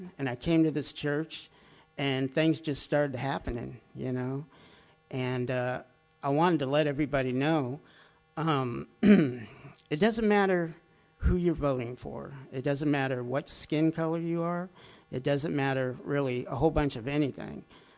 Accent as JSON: {"language": "English", "town": "Los Angeles", "region": "California", "country": "United States", "tie": "born or raised there", "also_born_or_lived": "Peru / Pennsylvania", "lives_now": "Asheville, United States", "said": "was born in Peru, and … But my parents that adopted me at half a year flew me back to Pennsylvania, and we grew up in Los Angeles. And then when I lived in Arizona when I was 38, I came out to Asheville."}